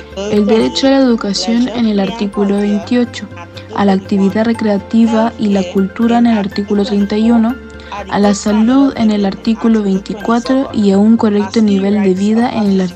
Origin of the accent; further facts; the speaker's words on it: Guyana; soy de Guyana. Crecí en un país donde hay niños y adolescentes en todos los rincones de la nación